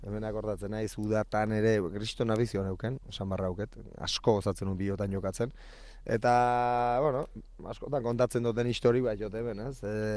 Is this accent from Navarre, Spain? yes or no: yes; Leitza, Navarre, Spain; born there; netzat ni aldezarren jaioa naiz, eta aldezarra ikaragarrik bat edut, da, netzat zoragarri da aldezarra Leitzekoa. Mendik ingurun, baso oso politek, erreka elegantek, baino Leitzeko politenetakoa netzat aldezarra.